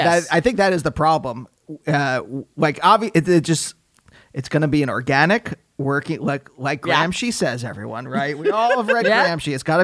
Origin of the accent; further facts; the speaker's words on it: Pennsylvania, United States; I know I saw it growing up in Pennsylvania.